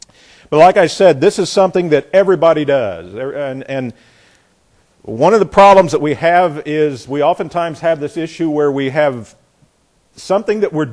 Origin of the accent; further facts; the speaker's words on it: the South, United States; I've never learned as a Southerner to appreciate fried okra.